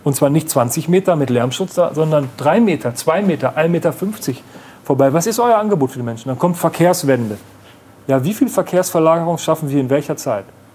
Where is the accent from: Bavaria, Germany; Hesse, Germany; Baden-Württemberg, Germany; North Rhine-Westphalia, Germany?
North Rhine-Westphalia, Germany; jetzt komme ich aus dem Münsterland, aus einer knapp 20.000 Einwohner Stadt.